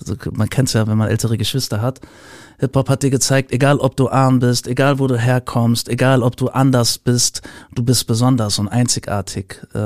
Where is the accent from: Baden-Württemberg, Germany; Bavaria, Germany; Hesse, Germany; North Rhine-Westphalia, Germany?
Hesse, Germany; Frankfurt; ich bin ja im Raum Frankfurt groß geworden